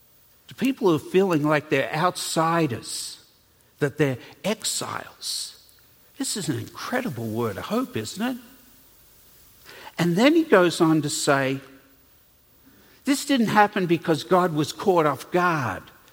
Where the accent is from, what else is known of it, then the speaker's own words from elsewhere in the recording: Australia; accent: Australian; moved away; I've been here 46 years, so my accent has changed a lot. But in the early days, I could rival Crocodile Dundee with my accent.